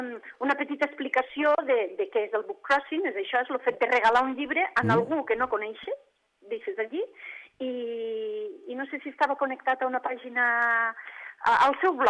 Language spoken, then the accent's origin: Catalan; Catalonia, Spain; jo soc catalana